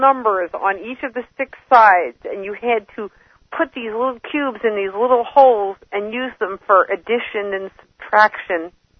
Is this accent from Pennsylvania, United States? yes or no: yes; Philadelphia, Pennsylvania, United States; I grew up in the Philadelphia area.